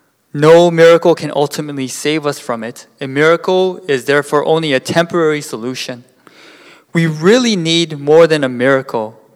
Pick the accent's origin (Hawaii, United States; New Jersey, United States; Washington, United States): Washington, United States; Seattle; Nothing wrong with metrosexual, because I'm from Seattle and I have friends who are metrosexual, okay?